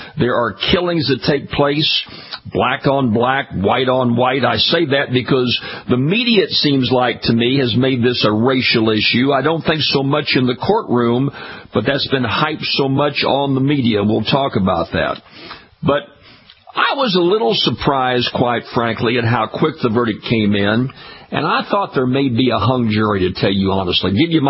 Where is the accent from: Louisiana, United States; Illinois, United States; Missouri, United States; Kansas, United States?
Louisiana, United States; Baton Rouge; I was at a concert here in Baton Rouge, my hometown, listening to some great country Texas music.